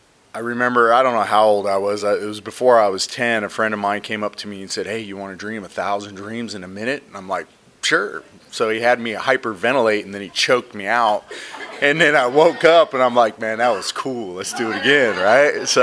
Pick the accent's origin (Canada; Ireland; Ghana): Canada; Ontario; also born or lived in New York, United States; I grew up in Ontario. I was born in New York, raised in Ontario till I was like 11.